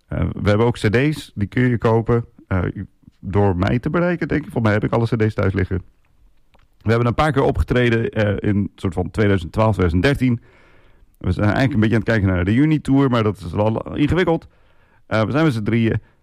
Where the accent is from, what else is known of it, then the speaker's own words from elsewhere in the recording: Drenthe, Netherlands; Nee, ik kan dat nooit zo goed, ik kom uit Drenthe.